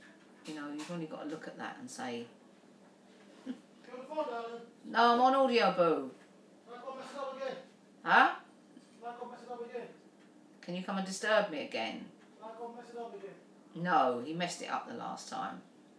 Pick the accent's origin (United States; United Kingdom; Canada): United Kingdom; Obviously, I'm British